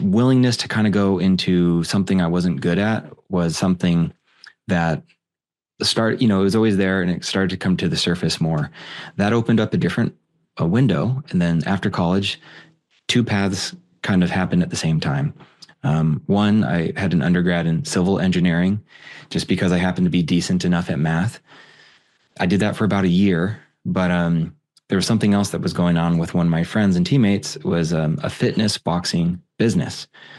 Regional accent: Montana, United States; But I grew up in Montana. I played college football at a small college.

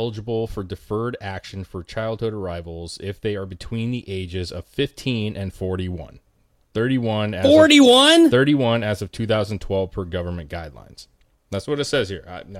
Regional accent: Mexico; no, I'm Mexican first, bro. You know, I'm from Mexico yeah. first.

